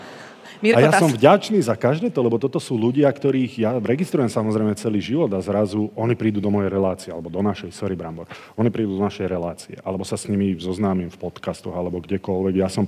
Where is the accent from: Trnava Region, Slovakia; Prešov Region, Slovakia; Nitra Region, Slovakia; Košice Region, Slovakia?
Nitra Region, Slovakia; Nitra; hovorím, ja som jednoduchý chlapec z Nitry